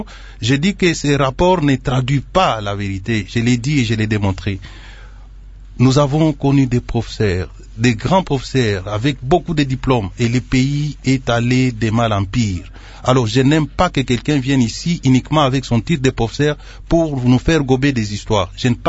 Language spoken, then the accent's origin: French; DR Congo; Donc, nous savons comment ça fonctionne. Nous sommes tous des Congolais.